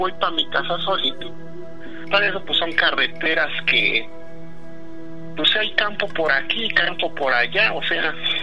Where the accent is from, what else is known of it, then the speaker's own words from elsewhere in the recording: Tlaxcala, Mexico; also born or lived in Mexico City; yo nací en la Ciudad de México, o sea, pero después mis padres nos fuimos a construir una casita ahí en una ranchería, ahí del estado de Tlaxcala, una casita por aquí, una casita por allá, todo retirado.